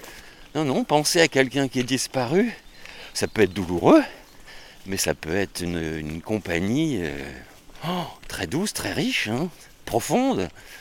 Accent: Troyes, Grand Est, France; Moi, je viens de Troyes.

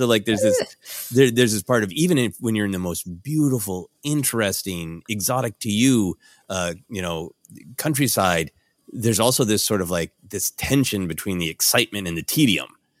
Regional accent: Brainerd, Minnesota, United States; also born or lived in Portland, Oregon; I was born in Brainerd, Minnesota, a small town up north in Minnesota. And then my parents moved out to Portland, Oregon. And we drove in a station wagon there, and then I lived there for 2 years, and then we drove back

